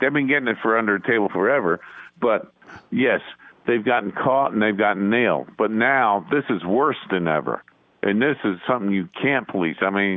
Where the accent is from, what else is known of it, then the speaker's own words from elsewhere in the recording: Beacon, New York, United States; I grew up in Beacon, New York, which is about 50 miles north of New York City, above West Point.